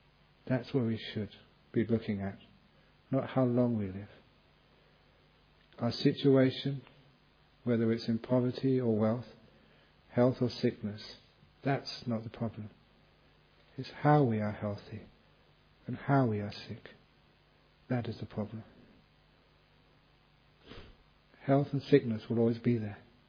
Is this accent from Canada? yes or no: no; England, United Kingdom; my home country was England.